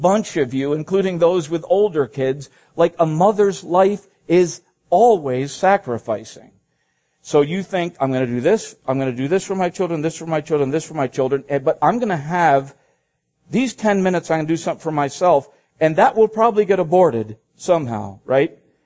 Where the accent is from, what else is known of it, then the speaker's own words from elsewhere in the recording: Philippines; Where I grew up in the Philippine Islands, the respect for parents is off the charts.